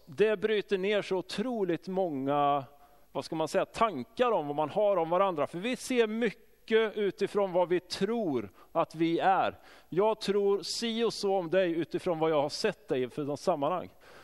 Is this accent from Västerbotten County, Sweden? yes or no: no; Tibro, Västra Götaland County, Sweden; now in Skåne, Sweden; Jag är från Tibro, Sveriges för detta möbelcentrum. Numera Sveriges inredningscentrum står det på skylten.